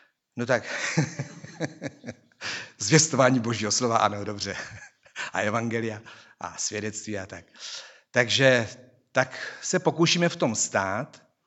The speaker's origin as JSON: {"language": "Czech", "region": "North Moravia", "country": "Czechia", "also_born_or_lived": "Prague / Prostějov", "said": "Původem jsem ze Severní Moravy, nářeči, teď jsem měl kázat česky. Jsem se učil češtinu ještě docela."}